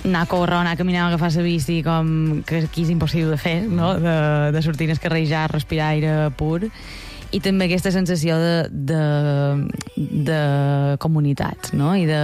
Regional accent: Lloret de Vistalegre, Balearic Islands, Spain; el centre de Mallorca, que és Lloret, que és el meu poble.

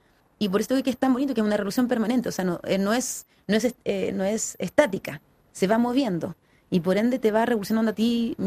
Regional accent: Chile; que soy muy chilena para hablar

